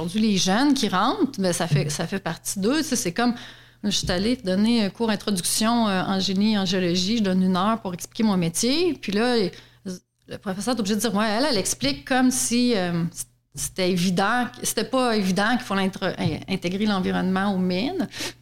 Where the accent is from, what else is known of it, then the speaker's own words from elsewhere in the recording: Quebec City, Quebec, Canada; je suis originaire de Québec. Une région non minière